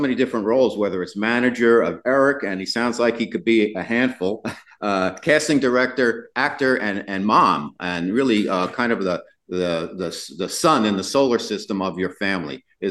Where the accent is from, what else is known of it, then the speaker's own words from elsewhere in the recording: New York City, New York, United States; I'm an Italian from New York City, and I know the village, and I live back there.